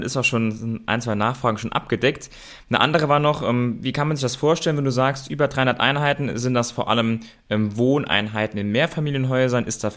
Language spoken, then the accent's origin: German; Saarland, Germany; Ich komme ja aus dem Saarland und bin deshalb hier auch investiert.